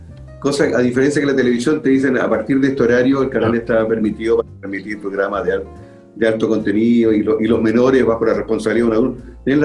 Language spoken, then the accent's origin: Spanish; Valparaíso, Chile; born there; Nosotros hablamos tanto de Valparaíso, siempre mi ciudad natal, por si alguien no sabe